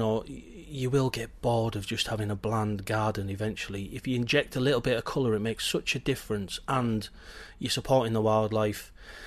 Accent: Darlington, North East England, United Kingdom; Darlington, so just outside Middlesbrough, so north.

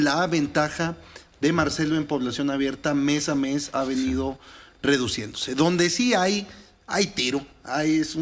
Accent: Mexico

